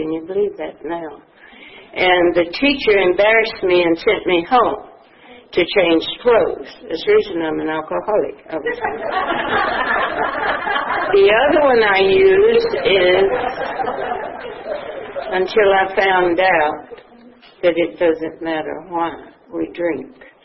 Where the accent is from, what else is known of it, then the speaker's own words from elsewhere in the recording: LaGrange, Georgia, United States; I was born in LaGrange, Georgia, one of a family of three children. And my father was a mill hand. He was what we called a fixer. I lived in Dunson Village in LaGrange, Georgia.